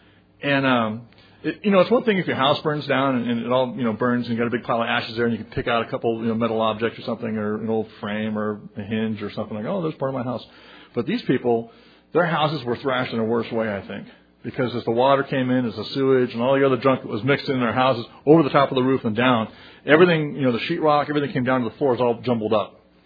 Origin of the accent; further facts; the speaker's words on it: California, United States; yeah, we're from California.